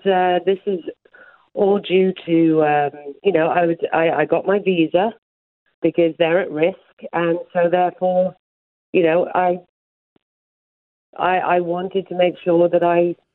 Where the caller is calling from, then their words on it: Isle of Man; I'm not actually calling from Switzerland. I'm calling from the Isle of Man.